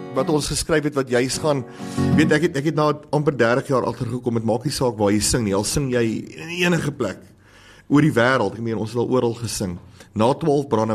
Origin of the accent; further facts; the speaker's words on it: Potchefstroom, North West, South Africa; now in Pretoria, South Africa; Weet, ek kom van Potchef, en ek bly in Pretoria